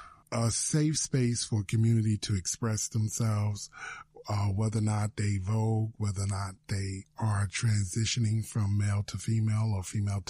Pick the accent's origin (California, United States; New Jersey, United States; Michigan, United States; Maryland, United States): New Jersey, United States; Newark; For whatever reason, the people in the southern region, because I was from Newark, people would try to pop stuff to start trouble.